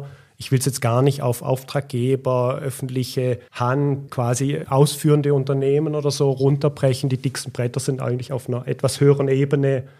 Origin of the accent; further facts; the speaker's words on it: Rottweil, Baden-Württemberg, Germany; also born or lived in Lake Constance; now in Switzerland; ich bin ja selber Deutscher aus Rottweil ursprünglich, bin jetzt seit 25 Jahren in der Schweiz. Also wir waren immer sehr schweizbezogen. Ich bin viel am Bodensee aufgewachsen